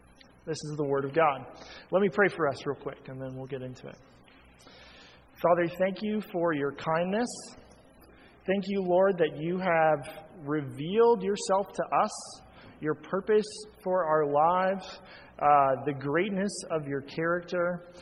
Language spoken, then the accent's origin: English; Virginia, United States; I grew up in Virginia, so that's on the East Coast, and so you could drive to the beach